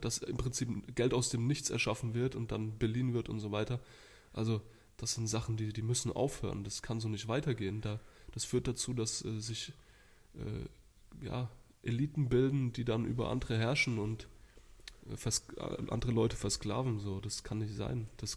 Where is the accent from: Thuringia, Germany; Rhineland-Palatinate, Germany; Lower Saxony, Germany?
Thuringia, Germany; born there; now in Würzburg, Germany; also geboren bin ich ursprünglich in Thüringen.